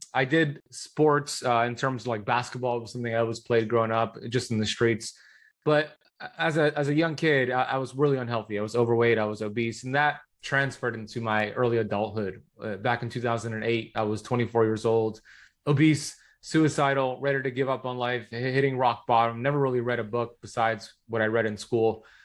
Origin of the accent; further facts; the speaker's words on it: Miami Beach, Florida, United States; So I grew up in Miami Beach, Florida, where I currently reside. Born and raised here